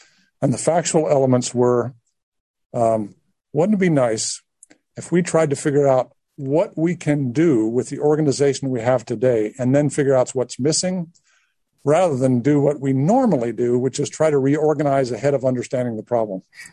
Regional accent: Alabama, United States; I grew up in Alabama. And I grew up in Alabama in the 60s. And there's a lot of good people in Alabama. And I love the state of Alabama. I'm proud to be from there.

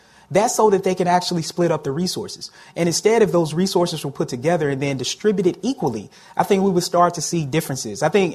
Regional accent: Atlanta, Georgia, United States; Like I grew up in Atlanta, I was bused.

